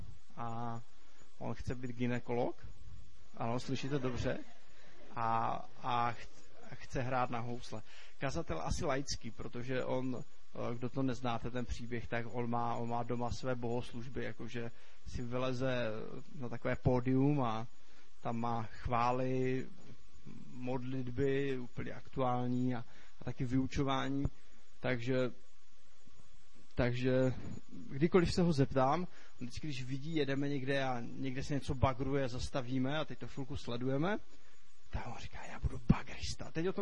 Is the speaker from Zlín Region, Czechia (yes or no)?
yes; Vsetín, Zlín Region, Czechia; jsem ze Vsetína, z křesťanského sboru